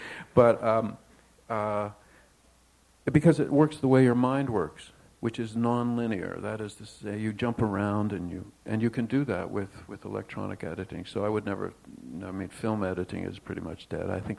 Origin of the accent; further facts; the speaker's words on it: Toronto, Ontario, Canada; we grew up in Toronto.